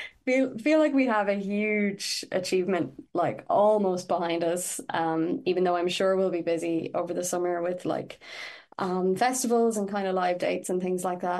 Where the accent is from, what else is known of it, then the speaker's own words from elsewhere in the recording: Galway, Connacht, Ireland; But actually, so I'm from Galway myself